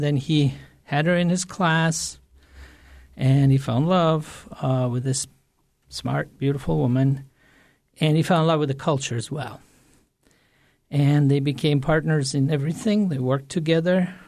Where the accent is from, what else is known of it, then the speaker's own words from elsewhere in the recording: Russia; moved away as an adult; now in United States; I came from Russia in 74 as an undergraduate. I was in my early 20s.